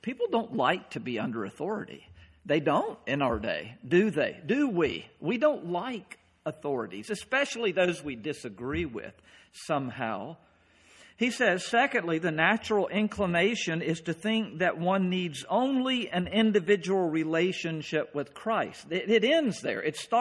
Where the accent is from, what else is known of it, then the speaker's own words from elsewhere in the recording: North Carolina, United States; moved away as an adult; also born or lived in Pennsylvania; I grew up in North Carolina, moved as a young married man to Pennsylvania. Now here I am in Maine.